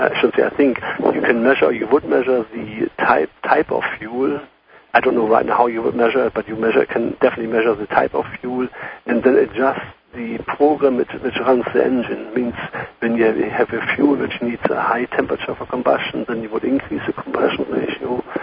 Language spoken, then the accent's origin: English; Germany; English is a second language; moved away as an adult; now in United States; I'm from Germany.